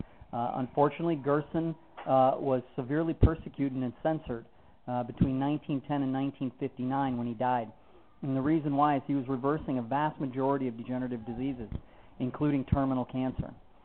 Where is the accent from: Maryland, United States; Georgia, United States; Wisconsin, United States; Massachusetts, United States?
Wisconsin, United States; I'm a chiropractor from Wisconsin